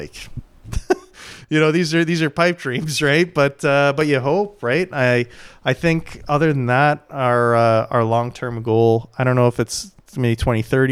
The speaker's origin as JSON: {"language": "English", "town": "Toronto", "region": "Ontario", "country": "Canada", "tie": "born or raised there", "said": "I came from, even though it was like a blue collar working class, I came from like a more hustle culture growing up in Toronto."}